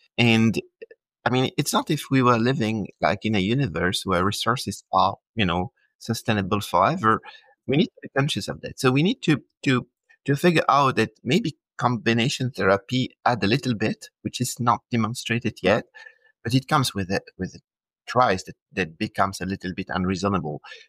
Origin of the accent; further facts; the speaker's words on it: Belgium; accent: Belgian; my experience is that I've been working in three different European countries, in France, in Belgium, where my accent comes from, and in the UK.